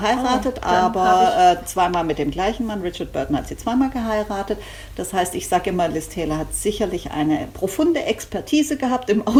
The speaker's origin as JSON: {"language": "German", "region": "Baden-Württemberg", "country": "Germany", "said": "Ich bin auch Schwabe."}